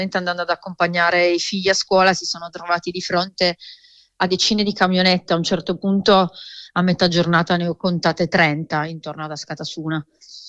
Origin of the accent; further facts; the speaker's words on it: Turin, Piedmont, Italy; sono anche torinese